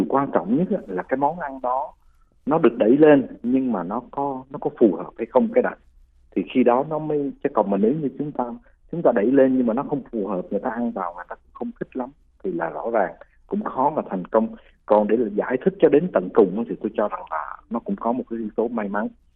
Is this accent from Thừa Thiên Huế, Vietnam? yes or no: yes; Huế, Thừa Thiên Huế, Vietnam; tôi thì dân gốc Huế